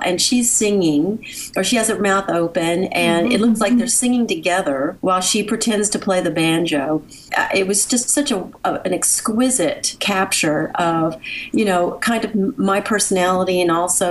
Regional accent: Tennessee, United States; Well, you know, I grew up in Middle Tennessee, and my parents were Midwesterners who had relocated to the Mid-South

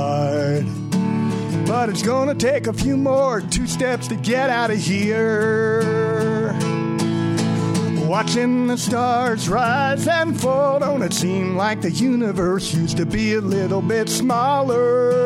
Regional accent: Maryland, United States; also born or lived in Washington, D.C.; I was born in Washington, D.C. and mostly grew up in a Maryland suburb.

